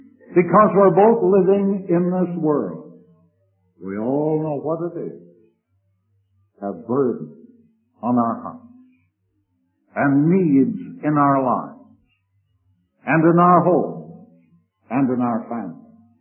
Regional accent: Galt, Ontario, Canada; I remember a big Scotchman coming to my hometown of Galt in Canada when I was a young Christian.

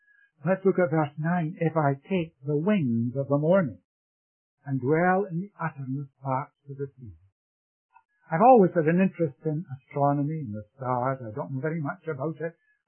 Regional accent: Scotland, United Kingdom; also born or lived in India; As some of you know, I was born in India. My parents were missionaries there. And I was brought to Scotland from India about the age of 5 years.

